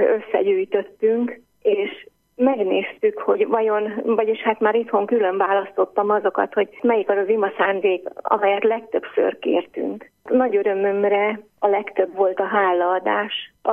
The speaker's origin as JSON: {"language": "Hungarian", "town": "Alsónémedi", "region": "Pest", "country": "Hungary", "tie": "born or raised there", "said": "Ismerjük egymást, egymástól nem messze lakunk. Itt nőttünk fel mindnyájan alsó némedében, és segítjük elhordozni egymás terhét."}